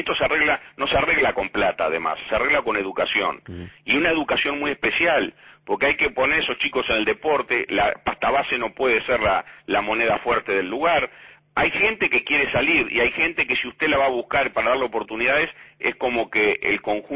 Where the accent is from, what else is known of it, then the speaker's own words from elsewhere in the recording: Uruguay; como uruguayo